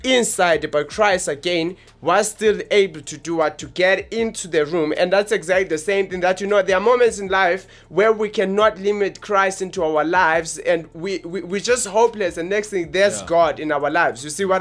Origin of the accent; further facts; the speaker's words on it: Johannesburg, Gauteng, South Africa; From South Hills, Johannesburg. That's where we're from. We are the guys from Johannesburg, South Africa.